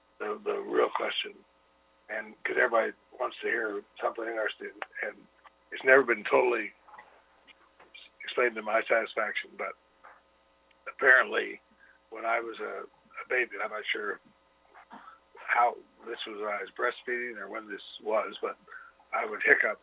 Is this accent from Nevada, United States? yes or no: yes; Boulder City, Nevada, United States; So when I was growing up in Boulder City … until I graduated. And I go back there